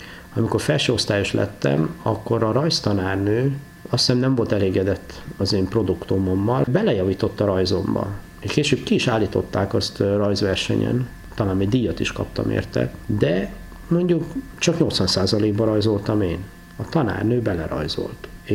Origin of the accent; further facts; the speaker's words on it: Debrecen, Hajdú-Bihar, Hungary; moved away as an adult; ha megkérdezik ma is, hogy én hova valósi vagyok, én azt mondtam, hogy én debreceni vagyok, bár 84 vége óta, miután elvittek katonának, maximum nyári szünetekben voltam hosszabb ideig ott.